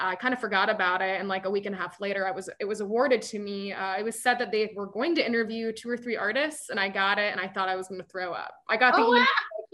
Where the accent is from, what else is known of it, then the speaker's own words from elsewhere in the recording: Noblesville, Indiana, United States; come on, it's your hometown. You gotta, you know, I'm from Noblesville.